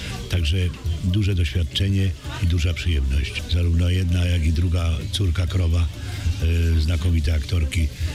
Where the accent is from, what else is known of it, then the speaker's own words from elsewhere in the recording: Silesian Voivodeship, Poland; moved away as an adult; now in Kraków, Poland; jestem urodzony na Śląsku, natomiast jeżeli się tam mieszkało 18 lat, a 50 ponad lat się mieszka w Krakowie, no to już nie wiem, kto jest, kim jestem. Śląskim Krakusem, o, powiedzmy tak.